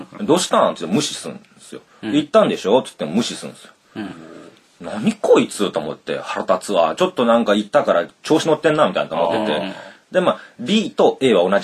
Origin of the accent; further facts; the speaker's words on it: Tsuyama, Okayama, Japan; その時なんかわかんないですけど地元の岡山、